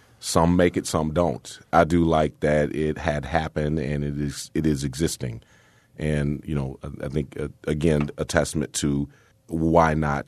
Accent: Milwaukee, Wisconsin, United States; I'm from Milwaukee and I grew up on this street.

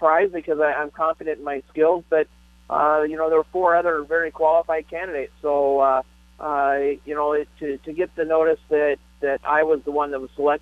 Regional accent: Iowa, United States; Well, I think that the opportunity to once again be back in my home state was a big draw.

